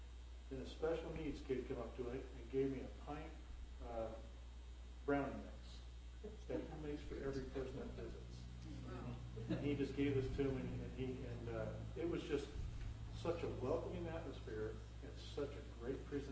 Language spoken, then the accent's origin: English; California, United States; I said, I'm from California. I said, we have a conservative Church of Christ in the Valley, in the Fresno area, which I attend.